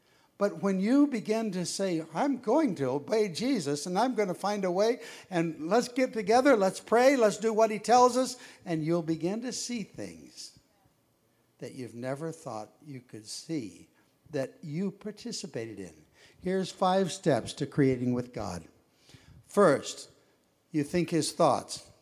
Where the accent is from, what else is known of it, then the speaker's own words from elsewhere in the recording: Santa Monica, California, United States; Now, I grew up near Santa Monica, and I spent lots of times out in the waves, and that was more fun.